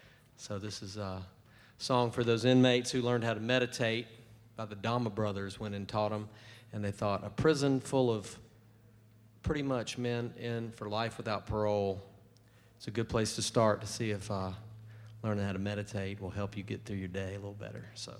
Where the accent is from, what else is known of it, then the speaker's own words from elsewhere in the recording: Alabama, United States; I grew up in Lower Alabama. And I went to church camp every fall, vacation Bible school every summer.